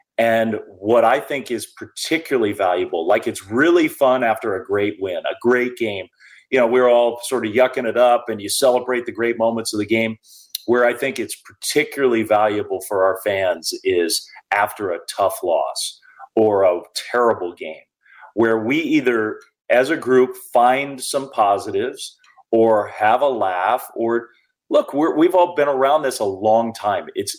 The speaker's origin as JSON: {"language": "English", "town": "Washington", "region": "District of Columbia", "country": "United States", "tie": "born or raised there", "said": "because I grew up in Washington, D.C., and we didn't have a team."}